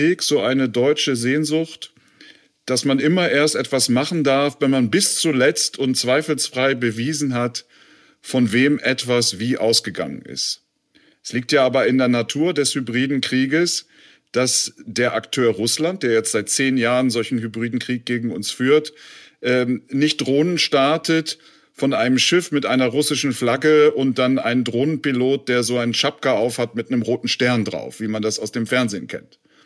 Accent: Germany; auch wenn das gerade als Deutscher so ein bisschen kontraintuitiv ist

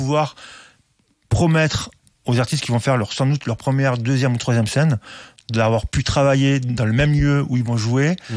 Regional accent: South, France; accent: Southern French; mon super accent du Sud

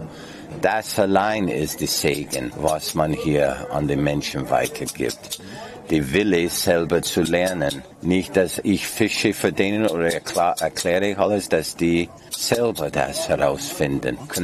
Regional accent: British Columbia, Canada; German is a second language; was viele Leute wissen nicht einmal, wo ich herstamme. Ich sage British Columbia

